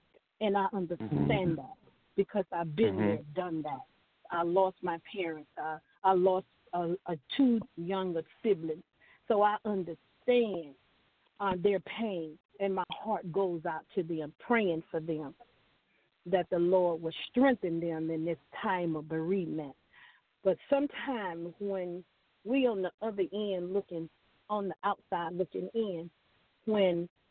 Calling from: Houston, Texas, United States; I'm calling from Houston, Texas.

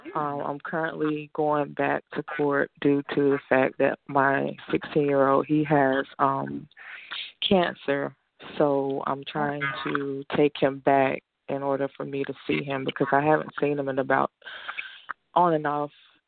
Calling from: North Carolina, United States; Yes, I'm calling from North Carolina.

